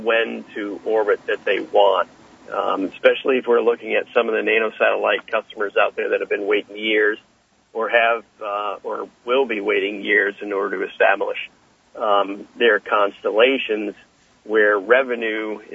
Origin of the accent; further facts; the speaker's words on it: Maine, United States; and I say that because I'm from Maine